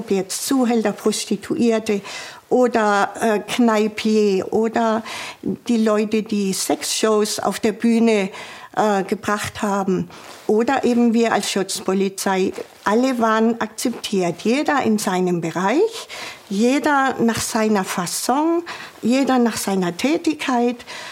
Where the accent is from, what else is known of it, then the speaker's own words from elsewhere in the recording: Southern Germany, Germany; now in Hamburg, Germany; Leider als Süddeutsche, bei uns ist fast immer sehr gutes, schönes Wetter.